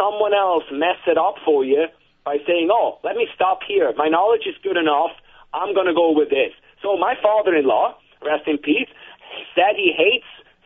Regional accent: Switzerland; I come from Switzerland

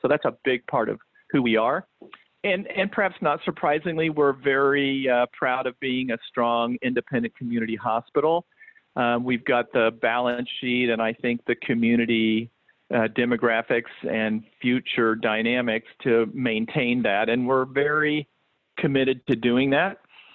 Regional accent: Kansas City, United States; And so I'm enjoying being back here, actually closer to home. I grew up in the Kansas City area.

